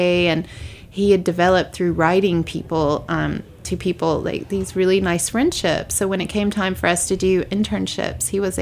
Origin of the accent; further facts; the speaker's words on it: Birmingham, Alabama, United States; moved away as an adult; now in New York, United States; In the boonies, kind of, which is no longer the boonies due to, it's outside of Birmingham, Alabama.